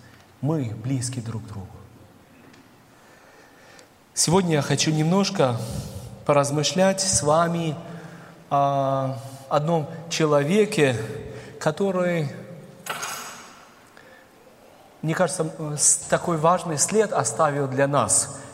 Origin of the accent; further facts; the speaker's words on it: Germany; also born or lived in Kazakhstan; благодаря Сталину, мы оказались в Казахстане. Вот там я родился, вырос в Германии.